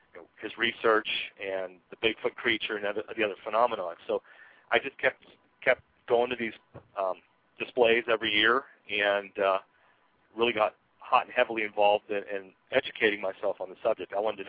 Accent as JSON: {"language": "English", "town": "Greensburg", "region": "Pennsylvania", "country": "United States", "tie": "born or raised there", "said": "there were actual sightings going on in Pennsylvania, my home state, and in Greensburg, my hometown."}